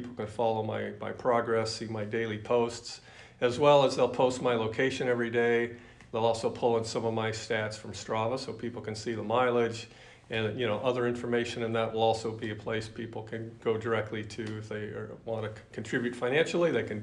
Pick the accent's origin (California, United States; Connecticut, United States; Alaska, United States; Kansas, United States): California, United States; Lodi; So I'm going to start from my hometown in Lodi, California, which is about 70 miles from the academy